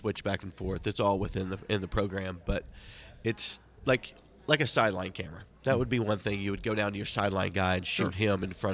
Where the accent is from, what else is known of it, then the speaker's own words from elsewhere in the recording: Oklahoma, United States; I'm from Oklahoma.